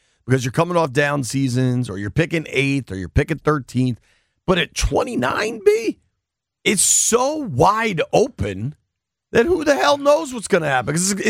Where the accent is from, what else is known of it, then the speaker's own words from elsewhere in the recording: United Kingdom; accent: British; trying to say that correctly and not with my weird British accent on TW words.